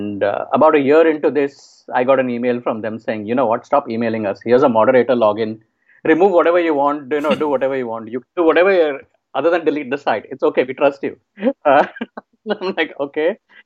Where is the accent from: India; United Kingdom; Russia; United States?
India; you're from India and I grew up in India.